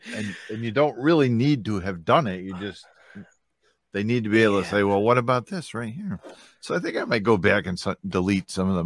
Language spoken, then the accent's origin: English; New York, United States; I'm from New York, so we're the best.